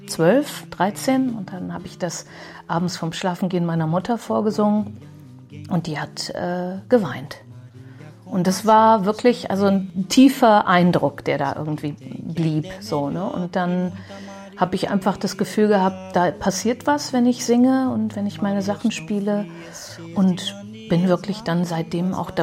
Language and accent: German; Portugal; also born or lived in Brazil; Ich bin ja in Portugal aufgewachsen, dann waren wir 2 Jahre in Brasilien